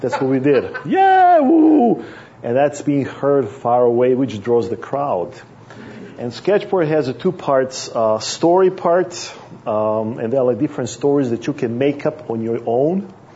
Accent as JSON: {"language": "English", "region": "Vienna", "country": "Austria", "said": "I'm from Vienna, Austria."}